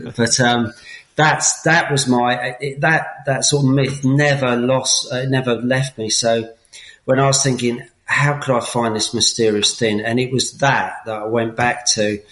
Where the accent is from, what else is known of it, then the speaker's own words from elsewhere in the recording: St Albans, East of England, United Kingdom; also born or lived in Watford; Yeah, I was born in Watford in 1966, Watford General. But we moved to Chiswell Green in St Albans, and that's where I spent my childhood.